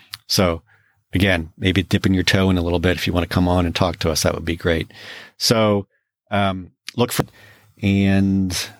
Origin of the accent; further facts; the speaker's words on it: United States; I'm American. I can't pronounce it.